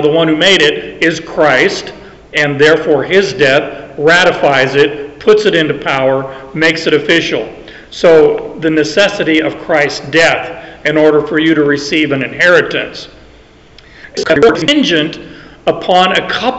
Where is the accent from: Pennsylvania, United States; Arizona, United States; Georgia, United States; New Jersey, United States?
Arizona, United States; Phoenix; I grew up in Arizona. In Phoenix, I stand outside and I watch these big, fat, white snowflakes fall down and land on the desert and melt.